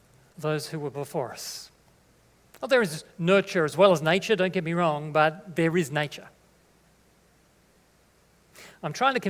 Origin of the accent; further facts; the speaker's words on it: Australia; because we identify as Australian.